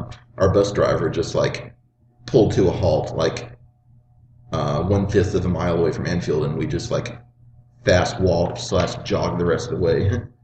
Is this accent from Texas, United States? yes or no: no; Atlanta, Georgia, United States; And so I said, oh, hey, I'm from Atlanta too.